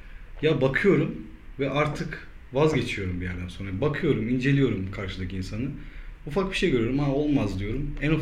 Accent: Konya, Turkey; Nerelisin? Dedi. Konyalıyım dedim.

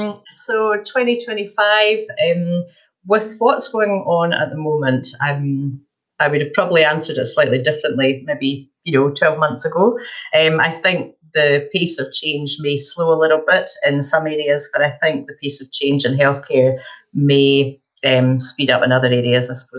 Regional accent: Perth, Scotland, United Kingdom; moved away; I come from Perth in Scotland, and a lot of people say, you don't sound Australian. I said, no, the original Perth in Scotland, the one that named the one in Australia. So I come from there, and but I haven't lived in Scotland probably for the last 18

